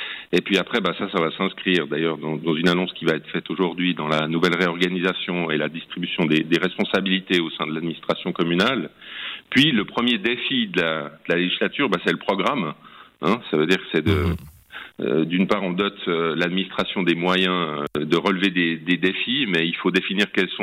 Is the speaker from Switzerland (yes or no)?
yes; Geneva, Switzerland; moi, je suis né et j'ai grandi à Genève, hein, dans la commune d'Aunay, pour être précis, qui fait un peu le lien entre la ville et la campagne.